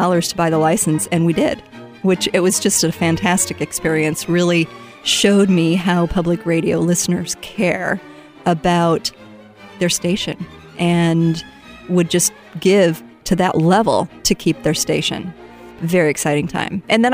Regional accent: Ruthven, Iowa, United States; I grew up in Ruthven, which is up near Spencer and in the Lakes region. I went to high school, Ruthven High School, graduated from there and went to Wartburg.

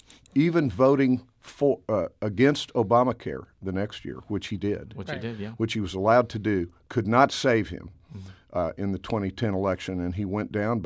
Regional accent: Cape Girardeau, Missouri, United States; in my hometown of Cape Girardeau also, is supplied by Ameren.

